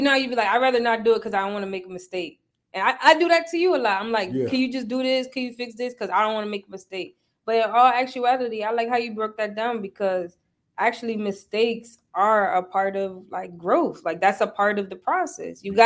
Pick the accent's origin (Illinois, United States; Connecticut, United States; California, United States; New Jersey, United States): Connecticut, United States; Like, I'm from Connecticut.